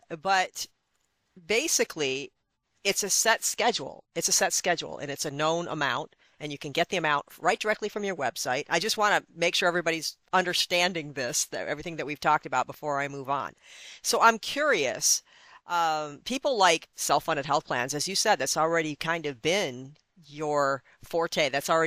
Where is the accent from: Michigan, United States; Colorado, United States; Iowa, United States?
Michigan, United States; I grew up in Michigan, so I'm used to seeing people coming in from Canada to receive medical care.